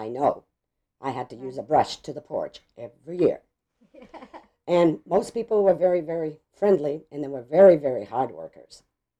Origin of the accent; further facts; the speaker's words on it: Lewiston, Maine, United States; I was born in Lewiston, Maine, 1944, October 23rd.